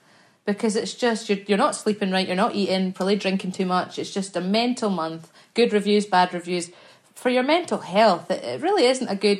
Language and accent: English; Scotland, United Kingdom; I'm Scottish. We say it like it's nothing.